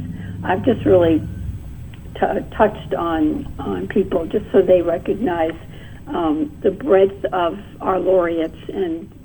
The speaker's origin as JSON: {"language": "English", "region": "New York", "country": "United States", "tie": "born there", "said": "I was not born in Illinois. I was born in New York."}